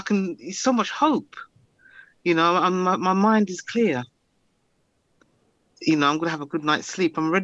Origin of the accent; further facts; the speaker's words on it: London, United Kingdom; I'm an alcoholic from London.